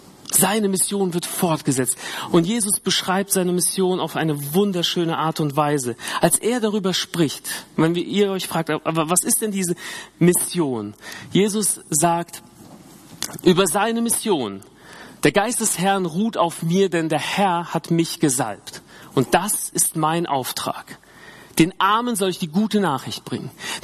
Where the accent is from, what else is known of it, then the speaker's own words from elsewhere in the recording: Hesse, Germany; Ich liebe Hessen, ich komme aus Hessen, aber es ist nicht wirklich groß.